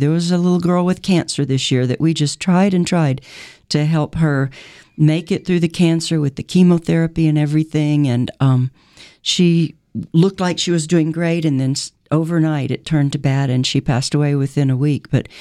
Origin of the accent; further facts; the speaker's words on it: United States; now in Uganda; Now, there are a lot of people that come to scam because I'm an American.